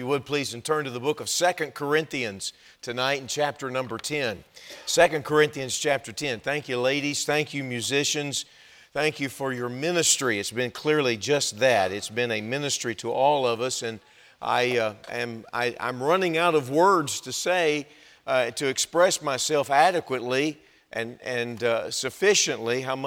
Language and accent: English; Texas, United States; I think you can tell that I'm not from Wisconsin. And I've got, this is the way it comes out when you grow up in Texas.